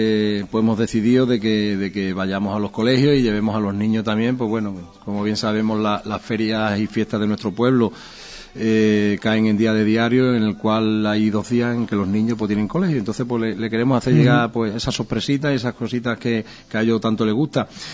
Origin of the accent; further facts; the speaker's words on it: Guareña, Extremadura, Spain; de este pueblo, de mi pueblo, de nuestro pueblo, de Guareña